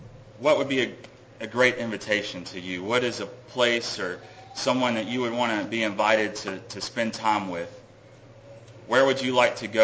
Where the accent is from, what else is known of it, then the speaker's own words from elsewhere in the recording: Texas, United States; I'm from Texas, by the way.